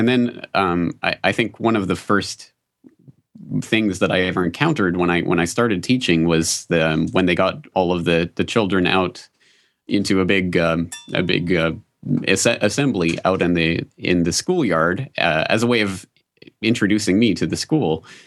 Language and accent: English; Canada; now in Japan; what that taught me about my own public school experience growing up in Canada